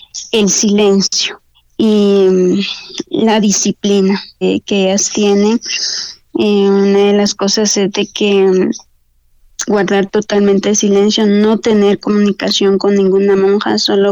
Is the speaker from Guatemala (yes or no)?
yes; Guatemala; soy de Guatemala, soy de una familia un poquito grande, somos 8 hermanos.